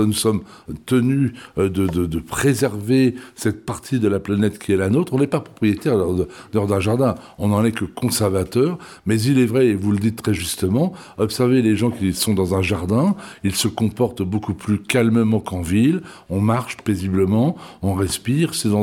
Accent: Versailles, Île-de-France, France; born there; je suis né à Versailles, ce qui m'arrange, donc en 1976.

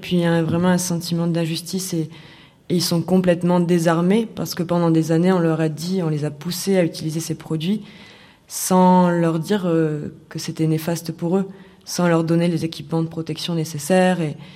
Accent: Toulouse, Occitanie, France; j'ai principalement travaillé en Occitanie, parce que je viens de Toulouse

